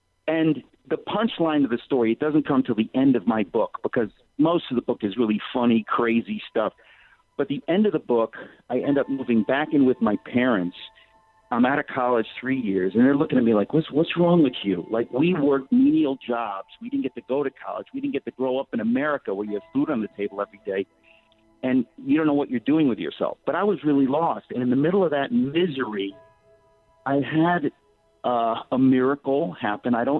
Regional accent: New York, United States; I mean, look, I live in New York now. I grew up in New York. I was born in New York.

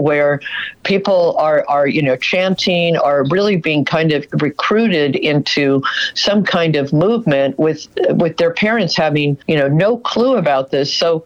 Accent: United States; I'm Irish Catholic. I have three grandparents from Ireland. I'm a first-generation American. I have a Nicaraguan grandmother

